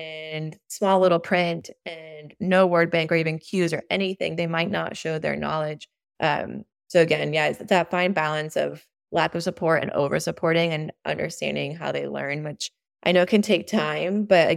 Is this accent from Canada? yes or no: no; Mexico; I grew up in Mexico, which is probably like 10 years behind us